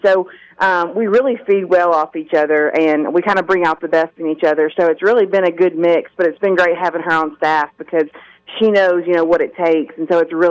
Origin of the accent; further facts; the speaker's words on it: Nashville, Tennessee, United States; also born or lived in Kentucky; You know, I'm from Nashville, Tennessee, but my first head coaching job was in Kentucky